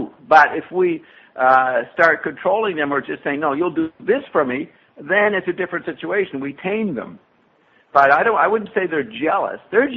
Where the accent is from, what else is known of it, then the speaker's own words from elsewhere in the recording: Paris, Île-de-France, France; My family, I grew up in Paris.